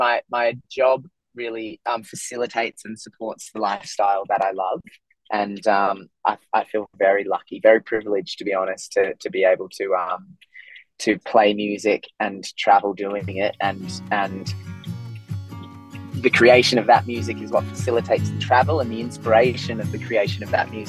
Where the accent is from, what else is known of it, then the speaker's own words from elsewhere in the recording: Murrumbilla, New South Wales, Australia; I'm not a city guy. I'm a small town guy. I grew up in Murrumbilla on the far south coast, and I love small towns